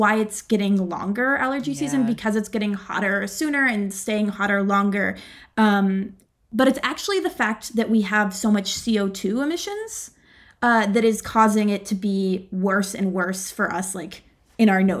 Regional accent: Pittsburgh, Pennsylvania, United States; also born or lived in Virginia; I was born in Virginia before. And then I moved to Pittsburgh when I was two.

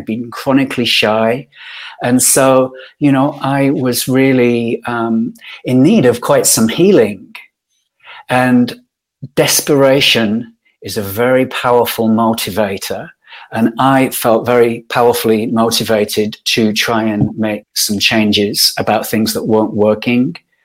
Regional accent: Yorkshire and the Humber, United Kingdom; So I grew up in Yorkshire in Northern England. In the 1970s, I was growing up.

